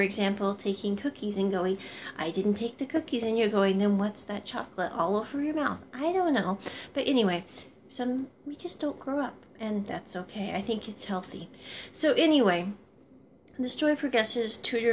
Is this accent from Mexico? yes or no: no; Midwest, United States; I grew up in the Midwest.